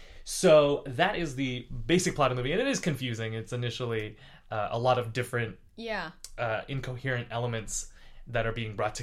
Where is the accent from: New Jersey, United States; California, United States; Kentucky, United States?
California, United States; San Diego; And I grew up in San Diego, so I never surfed myself.